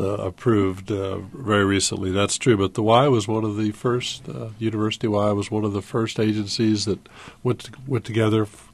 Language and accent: English; Urbana, Illinois, United States; When I first came back to my hometown here in Urbana